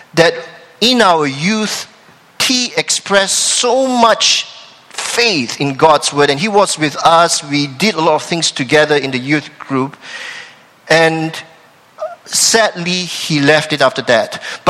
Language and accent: English; Malaysia; The church that I grew up in Malaysia practiced a tradition.